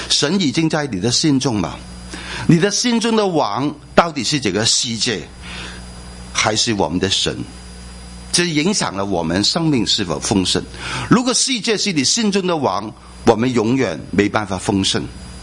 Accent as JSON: {"language": "Chinese", "country": "China", "said": "我们中国人很注重这三方面，有智慧、仁义还有勇气，这是很重要的事情。"}